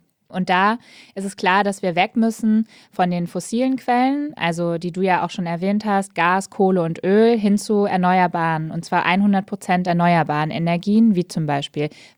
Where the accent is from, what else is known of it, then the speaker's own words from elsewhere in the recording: Eifel, Germany; Ich bin aber tatsächlich auf dem Land groß geworden, habe deshalb auch einen Führerschein. Ich bin in der Eifel aufgewachsen